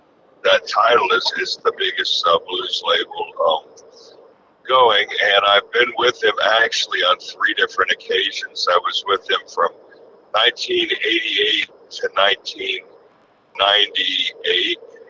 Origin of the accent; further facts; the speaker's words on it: Georgia, United States; also born or lived in Florida; You know, I'm from Georgia and Florida, I was there throughout the whole